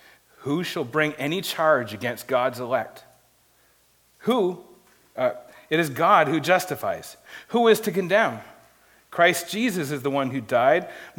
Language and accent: English; Maine, United States; Now, another thing you might not know about me is I'm from Maine.